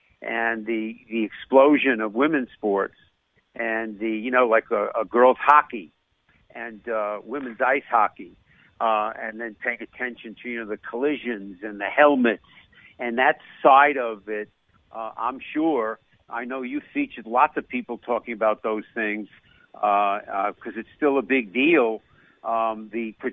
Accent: New York, United States; accent: New York; You know, I'm a New Yorker. I practice my New York accent once a week.

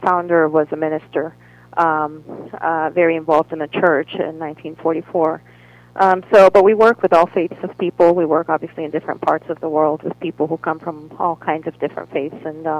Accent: Cameroon; I speak French. I'm originally from Cameroon

